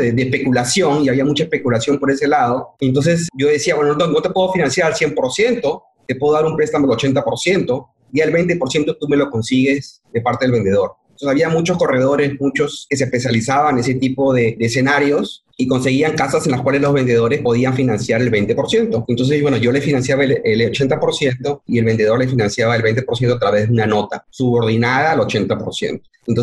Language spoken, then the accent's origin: Spanish; Lima, Peru; No soy yo de una ciudad de frontera. Yo soy una persona de la costa, soy de Lima.